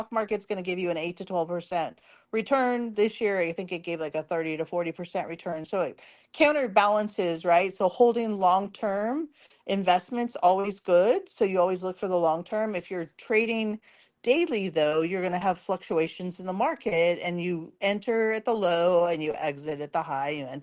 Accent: California, United States; And growing up in California, like our thing

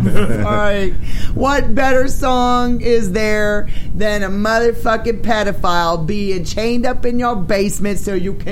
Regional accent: Maine, United States; Plus, I'm from Maine and he's from Massachusetts, so like a New England.

